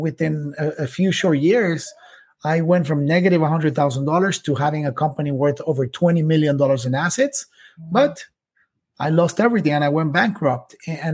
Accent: Quito, Pichincha, Ecuador; I was born in Quito, Ecuador, raised by a single mother.

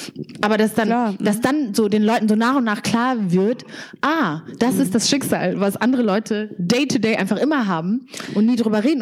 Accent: Cala Ratjada, Balearic Islands, Spain; Ich komme aus Cala Ratjada.

